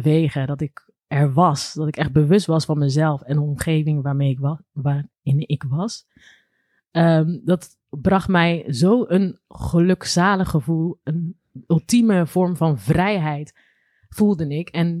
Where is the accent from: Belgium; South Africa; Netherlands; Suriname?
Netherlands; Rotterdam, South Holland; Ik ben opgegroeid in de Millingsbuurt, Rotterdam.